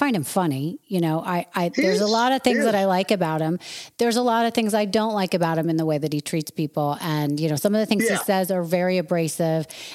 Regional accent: New York, United States; I'm a New Yorker. I get that like vibe that he has going.

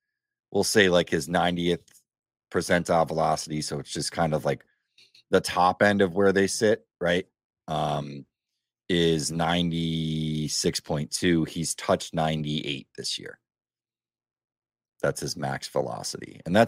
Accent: Fall River, Massachusetts, United States; I grew up on the Rhode Island border. But he was born in Fall River, Mass. I was also born in Fall River, Mass.

